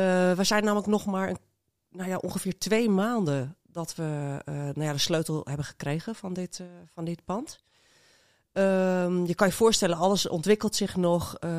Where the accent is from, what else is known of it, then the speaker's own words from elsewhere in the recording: Amsterdam, North Holland, Netherlands; Eiburg, ja, we zijn gewoon Amsterdammers.